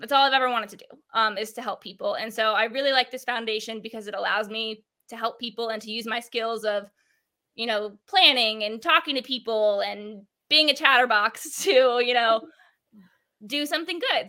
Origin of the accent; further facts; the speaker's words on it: Virginia, United States; moved away; I'm an Appalachian girl. I'm from Virginia, but I live in Texas now. So I miss the mountains.